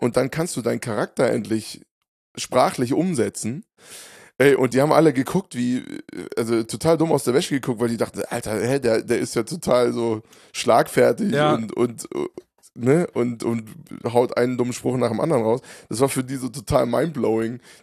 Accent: Hofheim, Hesse, Germany; ich habe ja mal von Hofheim erzählt, meiner Heimatstadt

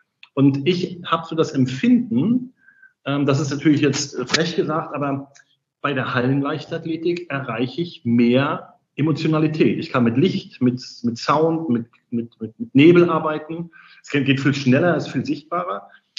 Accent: Rostock, Mecklenburg-Vorpommern, Germany; bei uns in Rostock die Seawolves

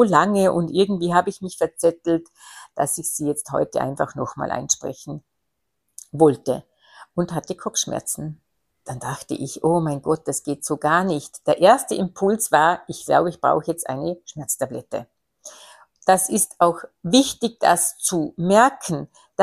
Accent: Austria; bei uns in Österreich

